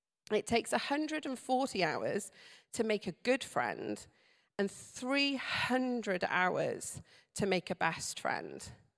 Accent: Wales, United Kingdom; my accent may have betrayed me already and told you that I'm Welsh. I'm proud of it.

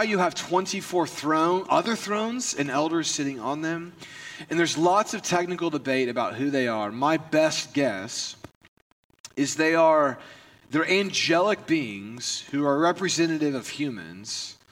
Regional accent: Indiana, United States; Now, growing up in Indiana, I've been around thunderstorms my whole life.

